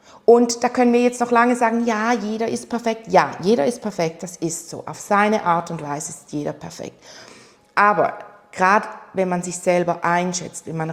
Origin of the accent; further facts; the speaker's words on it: Switzerland; Bei uns in der Schweiz ist ja eine 4 genügend.